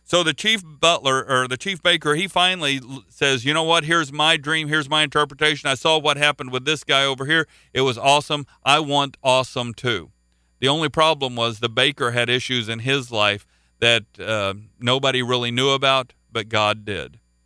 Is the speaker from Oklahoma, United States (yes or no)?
yes; Oklahoma, United States; I'm from Oklahoma, and one of our neighboring states is called Missouri. I went to school there.